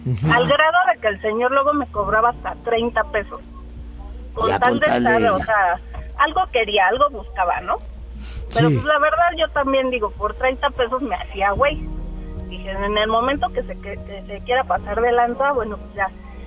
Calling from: Mexico City, Mexico; De aquí, de la Ciudad de México.

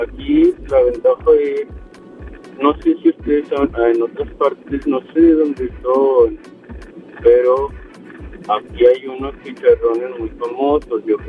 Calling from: Monterrey, Nuevo León, Mexico; de Monterrey

